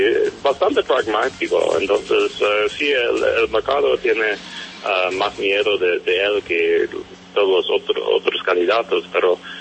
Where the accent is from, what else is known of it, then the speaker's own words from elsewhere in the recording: United States; No soy colombiano, soy americano, entonces.